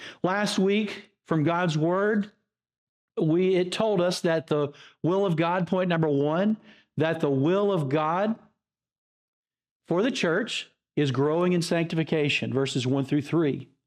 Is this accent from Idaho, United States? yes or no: yes; Idaho, United States; These reserves are like the large tracts of wilderness in my home state of Idaho.